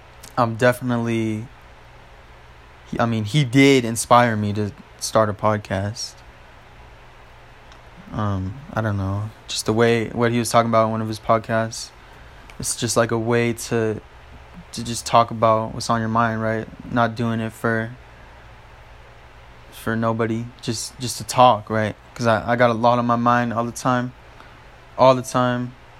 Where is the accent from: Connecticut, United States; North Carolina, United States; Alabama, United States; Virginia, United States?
North Carolina, United States; born there; also born or lived in Utah; now in Victorville, United States; I was born in North Carolina. And then, right now, I live in Victorville, California.